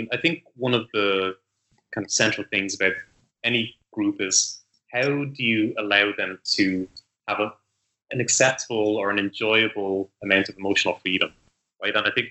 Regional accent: Ireland; I'm from Ireland

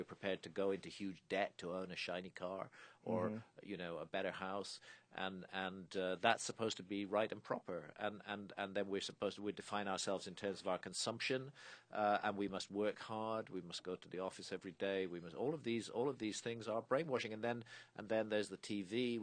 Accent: United Kingdom; I come here as a foreigner. I'm British. I come to America often. I have family here in America.

